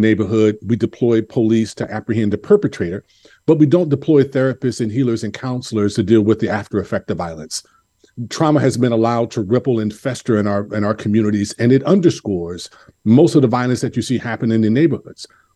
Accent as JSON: {"language": "English", "town": "Los Angeles", "region": "California", "country": "United States", "said": "I'm originally from Los Angeles, and lived in a war zone."}